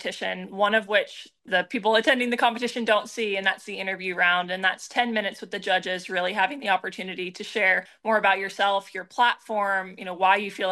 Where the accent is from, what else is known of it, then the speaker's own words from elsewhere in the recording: Emerald Isle, North Carolina, United States; I grew up in Emerald Isle, North Carolina, about an hour and a half north of Wilmington. I've called North Carolina my home for the last, 20 years and have loved living in North Carolina.